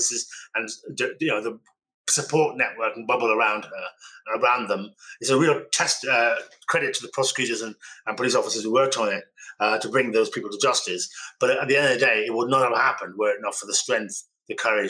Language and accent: English; Birmingham, West Midlands, United Kingdom; born there; I joke about it and say, look, I was born in Birmingham. I don't really want to go back there, you know. I love Birmingham, by the way